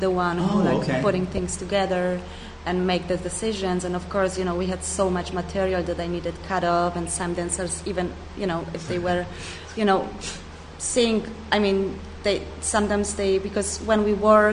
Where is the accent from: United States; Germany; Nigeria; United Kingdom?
Germany; English is a second language; Because I'm from Germany, I'm Polish-German